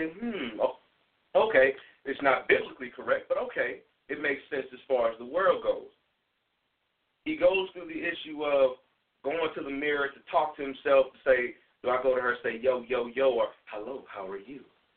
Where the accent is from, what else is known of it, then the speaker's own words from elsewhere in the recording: St. Louis, Missouri, United States; moved away; I said, no, I'm from St. Louis.